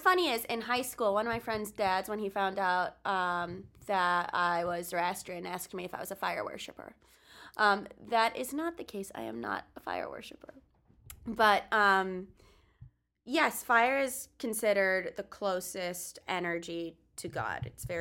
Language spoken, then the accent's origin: English; Florida, United States; also born or lived in Wisconsin; even though growing up in Florida and growing up in Wisconsin, there wasn't necessarily a temple nearby